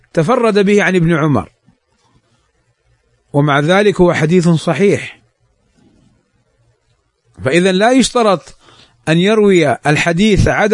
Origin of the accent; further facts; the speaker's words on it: Morocco; انتشر الصفحات ونداءات بالثورة والانقلاب في بلدنا المغرب